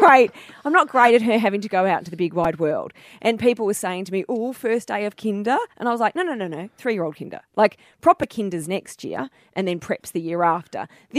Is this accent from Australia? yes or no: yes; Australia; Australia Post. I mean, that's as Aussie as. We love our posties. I want our posties to get that money.